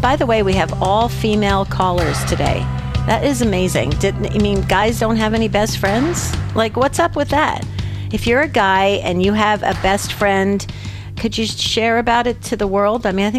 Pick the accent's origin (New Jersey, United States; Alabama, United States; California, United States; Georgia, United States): New Jersey, United States; West Caldwell; And Kristen being on the same street that I grew up in West Caldwell, New Jersey, we shared so much just being in the neighborhood.